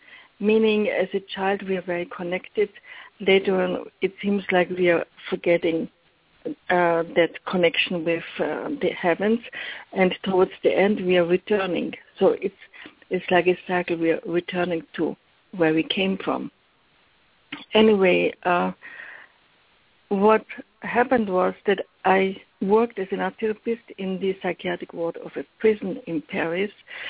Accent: Austria; I grew up in Austria in a family where art was everything, and so I started to draw very early.

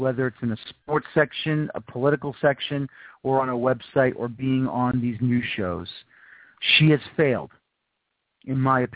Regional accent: United States; I have a belief in the American people. I'm an American.

